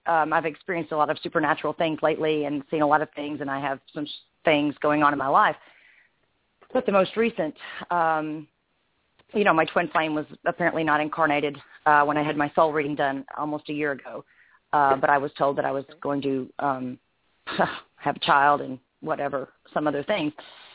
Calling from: Arkansas, United States; I'm in Arkansas.

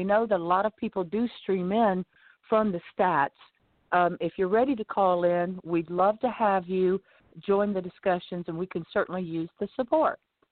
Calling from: Lighthouse Point, Florida, United States; I'm calling in from Lighthouse Point, Florida

